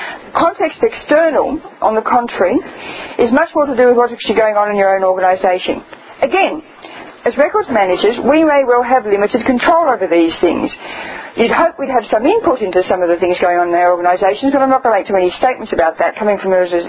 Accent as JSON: {"language": "English", "country": "Australia", "said": "I did point out to them as an Australian, I'm not actually a native English speaker"}